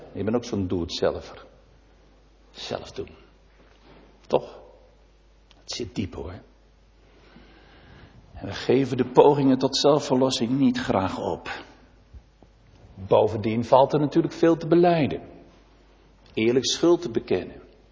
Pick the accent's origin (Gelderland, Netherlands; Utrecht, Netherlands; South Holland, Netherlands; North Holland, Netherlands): North Holland, Netherlands; Huizen; Ik kom zelf uit Huizen.